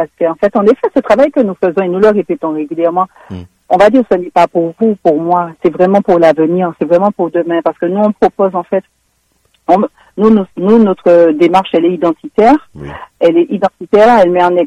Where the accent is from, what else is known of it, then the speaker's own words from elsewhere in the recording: Martinique, France; voilà, je suis martiniquais, je viens de là, voici ce qui s'y passe.